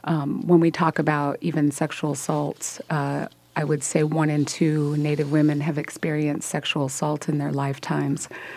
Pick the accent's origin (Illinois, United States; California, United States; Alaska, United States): Alaska, United States; I am Tlingit from Southeast Alaska, and Sisseton Wahpeton Dakota from Sisseton Wahpeton Oyate.